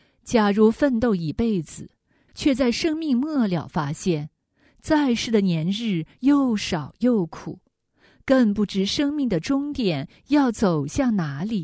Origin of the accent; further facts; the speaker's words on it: China; 在我们中国人的观念里，老有所养、老有所依、老有所终，就是人生最大的幸运。